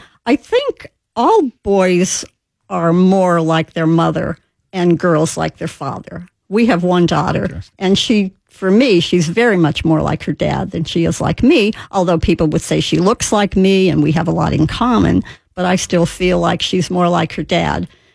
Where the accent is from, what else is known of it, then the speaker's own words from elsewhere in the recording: Wilkes-Barre, Pennsylvania, United States; also born or lived in Cleveland / New Jersey; I grew up in Wilkes-Barre, PA, and they had a Cleveland Indian farm club. So I was a Cleveland Indian fan before we moved to Cleveland.